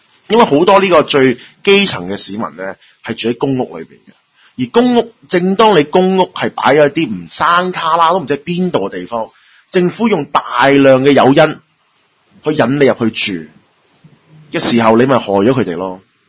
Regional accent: Hong Kong

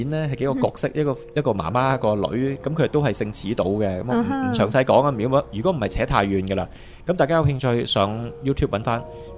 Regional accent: Hong Kong; 日本嘅歌舞伎等于可能我哋香港人嘅粤剧。

